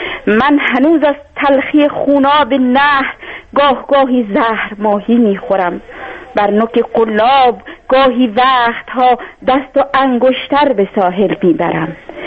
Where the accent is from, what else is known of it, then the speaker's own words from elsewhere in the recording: Bandar Abbas, Hormozgan, Iran; بله من از جنوب هستم، بندر عباس